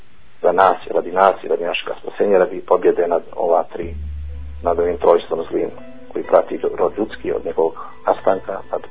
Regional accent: Montenegro

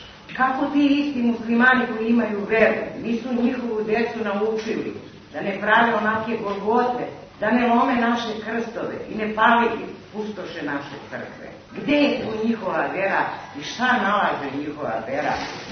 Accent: Kosovo; Ja sam sa Kosova.

